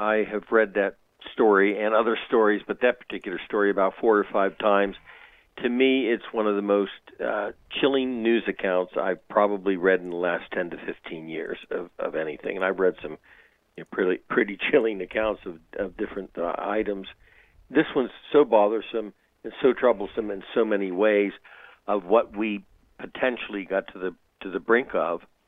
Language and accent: English; Ohio, United States; I mean, we don't have recall in Ohio. We have elections in my home state.